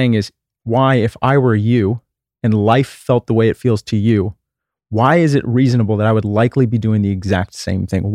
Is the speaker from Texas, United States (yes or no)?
yes; Texas, United States; So I grew up in Texas in the 1980s, and, you know, I had an amazing childhood.